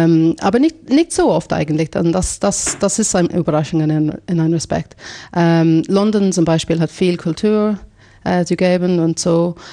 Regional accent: Ireland; German is a second language; now in Switzerland; ich komme aus Land auch. Mein Dorf hat wahrscheinlich 500 Leute da.

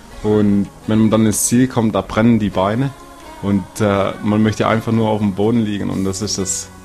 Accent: Germany; now in Saas-Fee, Switzerland; Ich komme aus Deutschland, wohne aber seit 4 Jahren in Saas-Fee

